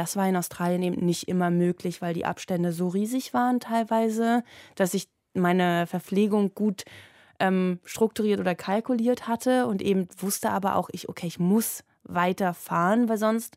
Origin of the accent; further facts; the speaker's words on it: Germany; über den Harz zurück nach Berlin, also so eine kleine Acht gefahren in Deutschland, um mein Heimatland irgendwie zu erkunden.